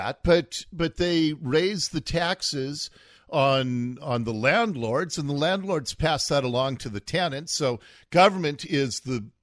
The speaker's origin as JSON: {"language": "English", "town": "Seattle", "region": "Washington", "country": "United States", "tie": "born or raised there", "said": "I grew up in Ballard. I always think of the heart of Crown Hill, the hub, as being 80th and 15th."}